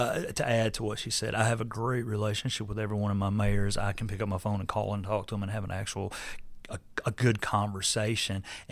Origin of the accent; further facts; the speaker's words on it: United States; I was born and raised in Logan County. Love my county.